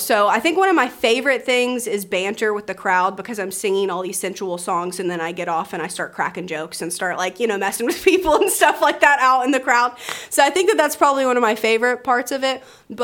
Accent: Nashville, Tennessee, United States; So we're from Nashville, Tennessee, in the States, and Nashville is a hard industry to perform in.

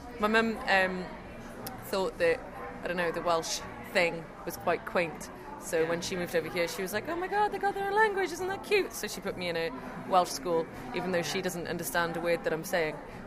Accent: Canada; also born or lived in Cardiff; I was born in Cardiff, but I grew up in Canada, and basically my dad's Welsh and my mum's Canadian Scandinavian.

